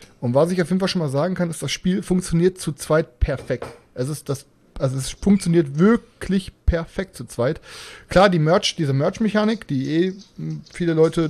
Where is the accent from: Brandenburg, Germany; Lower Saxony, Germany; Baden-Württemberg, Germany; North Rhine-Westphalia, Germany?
North Rhine-Westphalia, Germany; Ja, ich komme aus dem Pott